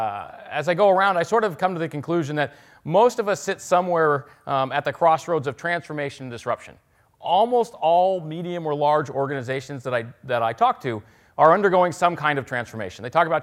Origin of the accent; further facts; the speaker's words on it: Seattle, Washington, United States; One, I am from Seattle. Two, I am a Hawks fan, so let's just get that out of the way now.